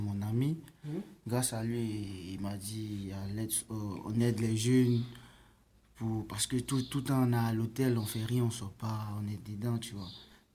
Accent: Yopougon, Abidjan, Côte d’Ivoire; Je viens de la Côte d'Ivoire.

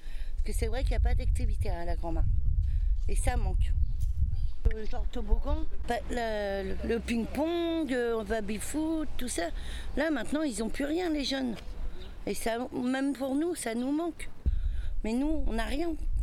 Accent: Elbeuf, Normandy, France; Je suis d'Elbeuf avant, parce que j'habitais à Elbeuf et je suis revenue à mes sources, c'est-à-dire ici, quoi.

